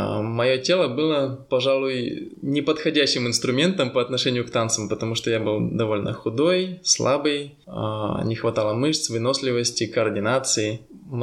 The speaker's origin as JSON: {"language": "Russian", "town": "Yekaterinburg", "region": "Sverdlovsk Oblast", "country": "Russia", "moved": "as an adult", "lives_now": "Prague, Czechia", "said": "Я из Екатеринбурга. Приехал я в Прагу в 18 лет, как и, собственно, многие студенты сюда, без каких-то особых целей даже."}